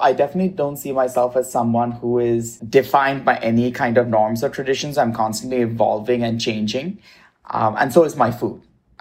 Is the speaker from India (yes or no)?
yes; India; and now I'm on the West Coast. So it's definitely influenced by all of that. And also my experiences, you know, growing up in India, I come from a mixed cultural faith family. My mother's Catholic, my dad's Hindu. I'm openly gay, and I'm also married now.